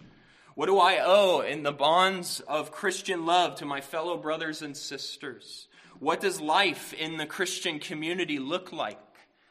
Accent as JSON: {"language": "English", "town": "Phoenix", "region": "Arizona", "country": "United States", "tie": "born or raised there", "said": "last week, I was in Phoenix, in my hometown, preaching at their communion season"}